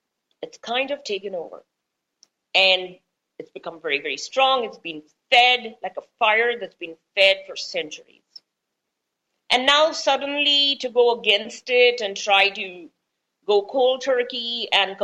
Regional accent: Las Vegas, Nevada, United States; I'm from Las Vegas, so I love Las Vegas and I love American culture personally.

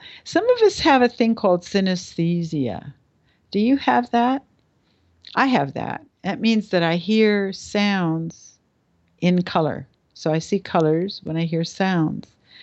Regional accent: Canada; now in United States; I was living in the U.S. and I'm Canadian and I didn't have my green card yet.

